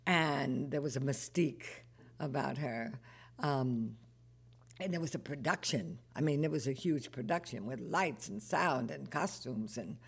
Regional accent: Denver, Colorado, United States; born there; even though I was from Denver, I was born in Denver, Colorado.

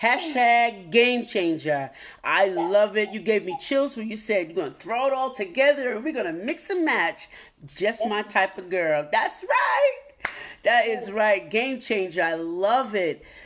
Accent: Alabama, United States; now in New York, United States; So I came from Alabama to New York. So of course my clothing was different.

